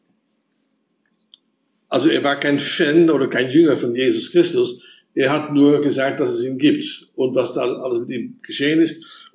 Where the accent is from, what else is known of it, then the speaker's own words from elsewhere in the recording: Netherlands; German is a second language; now in Germany; Ich bin verheiratet, habe einen Sohn. Und wir sind aus den Niederlanden. Das hört man sofort.